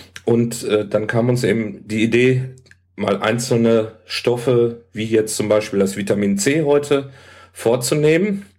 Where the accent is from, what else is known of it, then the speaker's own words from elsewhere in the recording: Hamburg, Germany; ich komme aus Hamburg, wohne jetzt seit 7 Jahren hier, bin verheiratet, habe 3 Kinder im Alter von 10, 12 und 19 Jahren